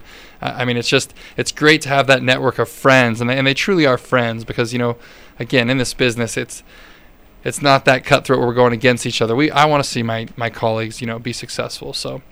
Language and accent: English; Huntington Beach, California, United States; When I was first graduating St. Mary's, I was going back home. I was from Huntington Beach, and I truly wanted to be a teacher and a coach.